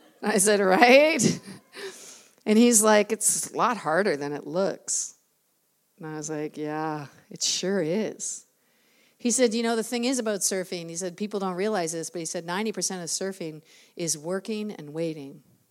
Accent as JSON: {"language": "English", "region": "the South", "country": "United States", "said": "hey, remember us? We're from the South."}